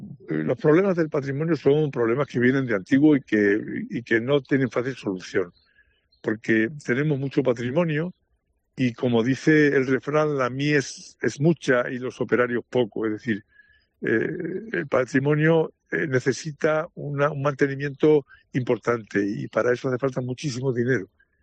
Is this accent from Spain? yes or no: yes; Salvatierra de los Barros, Extremadura, Spain; como yo soy de Salvatierra de los Barros, pues una de las cosas que más me apasionan es el tema de la alfarería, de la alfarería tradicional